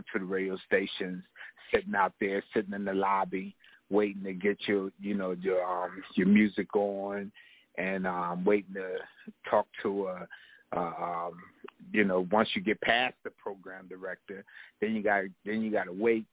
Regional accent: New Jersey, United States; also born or lived in Washington, D.C.; now in North Carolina, United States; I was born in Washington, D.C., and ended up raised in New Jersey, and now an adopted son of North Carolina.

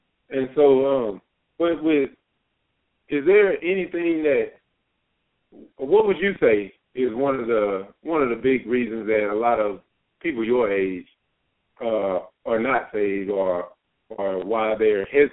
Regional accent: Longview, Texas, United States; And back in my hometown in Longview, Texas, you know, that's something that's really prevalent right now.

